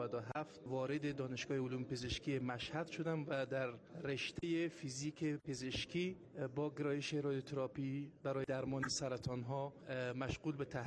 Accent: Afghanistan; من اولین افغانستانی هستم

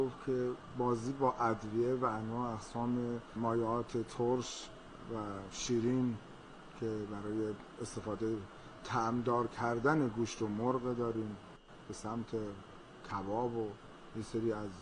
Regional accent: Kermanshah, Iran; اصالتا کرمانشاهی هستم.

